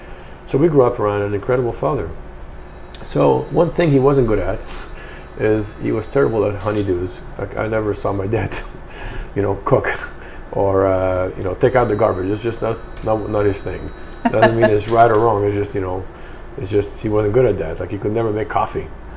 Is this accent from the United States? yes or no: no; south of France, France; Growing up in France, especially in the south of France